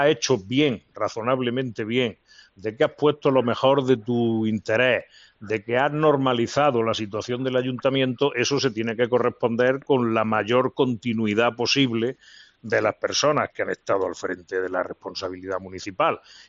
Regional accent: Granada, Andalusia, Spain; Yo al menos sí soy granadino.

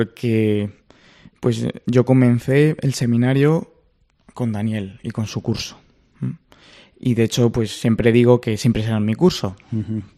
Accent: Madrid, Community of Madrid, Spain; Yo soy natural de Madrid.

